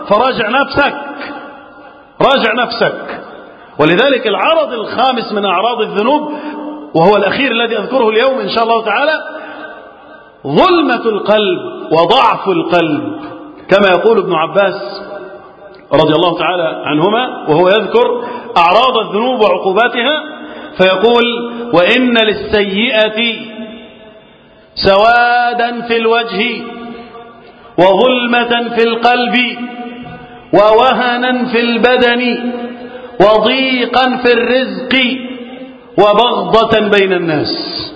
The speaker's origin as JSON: {"language": "Arabic", "country": "Egypt", "said": "اللهم احفظ بلدنا مصر وسائر بلاد المسلمين من الفتن"}